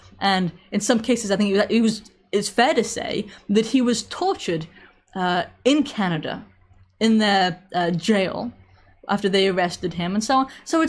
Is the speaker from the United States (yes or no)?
no; England, United Kingdom; when I was growing up in England, I heard plenty about how a British value was free speech